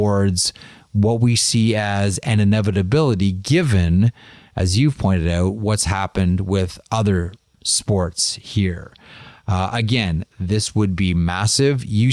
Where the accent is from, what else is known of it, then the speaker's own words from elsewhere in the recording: Canada; speaking as a Canadian